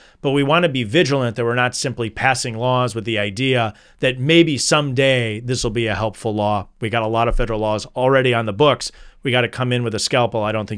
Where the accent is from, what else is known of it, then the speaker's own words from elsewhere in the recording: Wisconsin, United States; It unfortunately does not include my home state of Wisconsin.